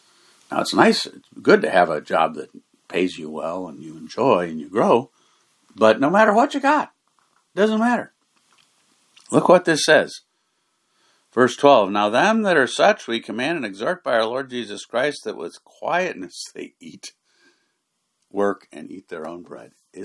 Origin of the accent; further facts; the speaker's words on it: United States; Now, as American citizens, we have all kinds of things we can do.